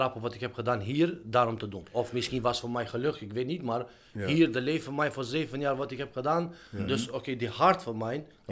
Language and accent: Dutch; Kosovo; Dutch is a second language; now in Netherlands; Ja, maar ik kom uit Kosovo en ik ben... buitenlanders uit Kosovo, maar ik ben ook Nederlands.